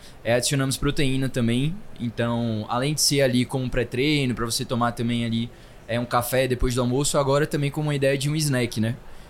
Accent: Salvador, Bahia, Brazil; Voltei para Salvador, para minha terra natal, já voltei.

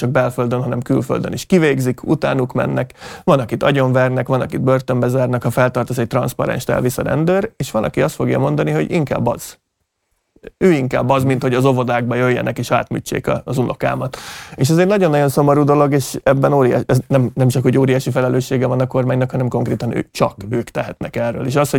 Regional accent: Baja, Bács-Kiskun, Hungary; azért nekem csak később, mert én bajai.

